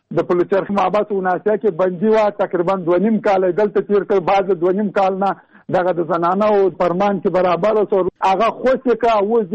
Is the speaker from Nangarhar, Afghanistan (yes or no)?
yes; Jalalabad, Nangarhar, Afghanistan; زه د جلال آباد.